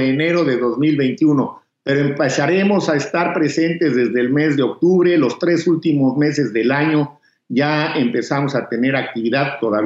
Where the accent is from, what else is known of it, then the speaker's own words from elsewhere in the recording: Mexico; a quienes sufrieron daños en mi país, en México